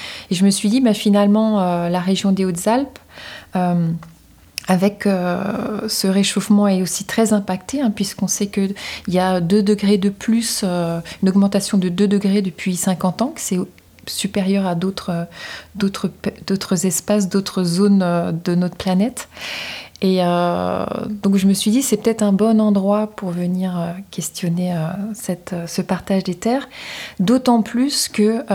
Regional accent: Brussels, Belgium; Ben moi, je suis bruxelloise depuis une trentaine d'années. Et en ayant grandi ici

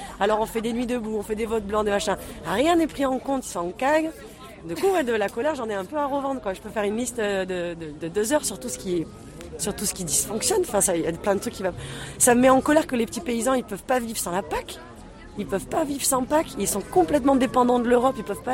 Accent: Marseille, Provence-Alpes-Côte d'Azur, France; La plaine, moi je suis marseillaise à la base

